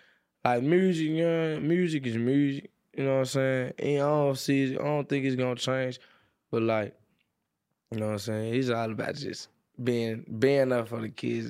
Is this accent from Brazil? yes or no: no; Jamaica; I don't even think a lot of people in Jamaica just know that I'm Jamaican.